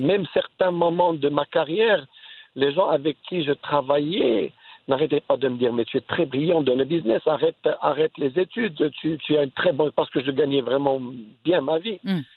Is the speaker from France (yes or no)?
no; Côte d’Ivoire; born there; je suis reparti en Côte d'Ivoire parce que c'est mon pays natal. Je suis né en Côte d'Ivoire